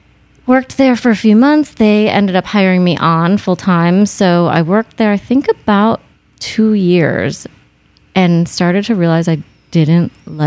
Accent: Minnesota, United States; In Minnesota.

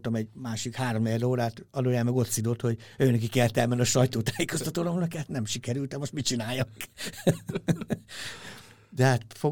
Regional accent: Hungary; én is magyar gyerek vagyok

